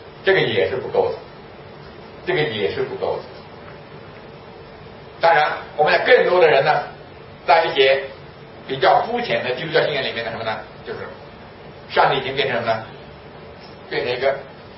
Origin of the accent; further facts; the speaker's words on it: China; 就像我们中国人说，哎呀，无论那时候老天爷啊，就在关键时候没有办法了就喊老天爷